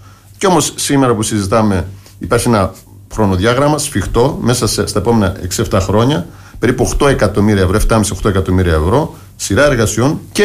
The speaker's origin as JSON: {"language": "Greek", "town": "Heraklion", "region": "Crete", "country": "Greece", "said": "είμαι πολύ περήφανος για τον τόπο μου, για το Ηράκλειο"}